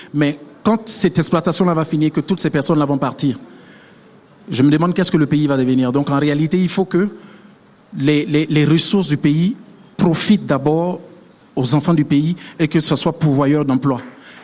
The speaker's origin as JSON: {"language": "French", "country": "Burkina Faso", "said": "je suis burkinabé, je vais rester ici jusqu'à la fin de mes jours."}